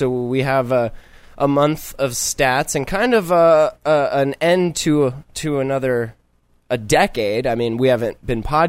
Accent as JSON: {"language": "English", "country": "Australia", "accent": "Australian", "said": "They must love my accent."}